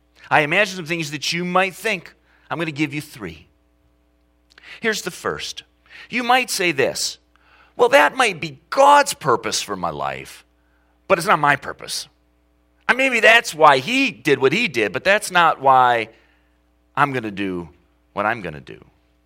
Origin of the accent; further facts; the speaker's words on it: Saginaw, Michigan, United States; born there; If I was born in Western China in 1975 instead of Saginaw, Michigan, that would be me too.